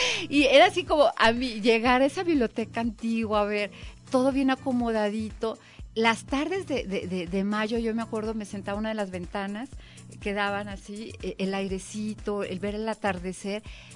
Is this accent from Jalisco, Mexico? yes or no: yes; Guadalajara, Jalisco, Mexico; Todos somos tapatíos